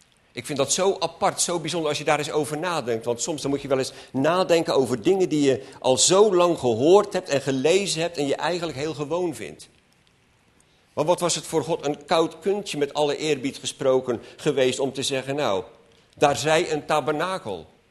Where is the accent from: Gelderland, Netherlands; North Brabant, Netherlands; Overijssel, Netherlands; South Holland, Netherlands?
South Holland, Netherlands; Ja, ik kom uit Westland, dus dan heb je de groentehandel en de citrushandel.